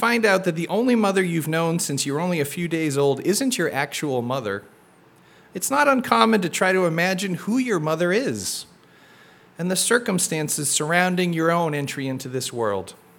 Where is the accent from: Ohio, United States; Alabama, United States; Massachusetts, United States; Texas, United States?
Massachusetts, United States; born there; I was born in March of 1970 to a young woman living in New York State that gave birth to me in a home for unwed mothers in central Massachusetts.